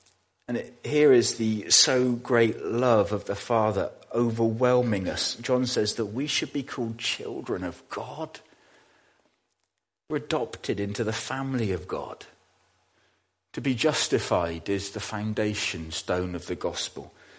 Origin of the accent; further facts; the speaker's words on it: Bradford-on-Avon, South West England, United Kingdom; one of my cousins who I grew up with in Bradford-on-Avon